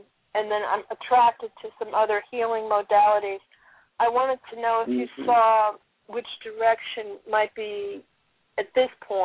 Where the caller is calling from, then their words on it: Connecticut, United States; Oh, hello. … I'm calling from Connecticut.